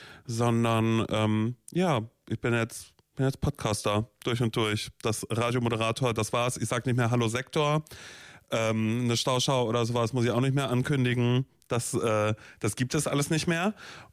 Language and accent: German; Mecklenburg-Vorpommern, Germany; also born or lived in Coesfeld; Ich komme gebürtig aus NRW, also aus Münsterland, aus Coesfeld. Dann sind meine Eltern aber nach Mecklenburg-Vorpommern gezogen, als ich so 8 war.